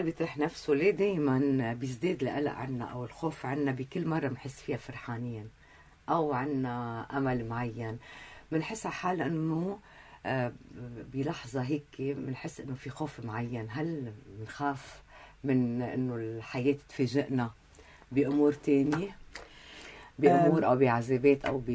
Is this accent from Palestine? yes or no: no; Lebanon; احنا كلبنانيين